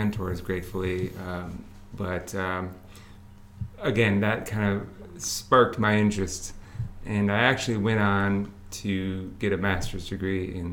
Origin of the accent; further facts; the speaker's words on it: Ann Arbor, Michigan, United States; I grew up in Ann Arbor, Michigan. As a university city, you know, I had a lot of, I was around a lot of higher education.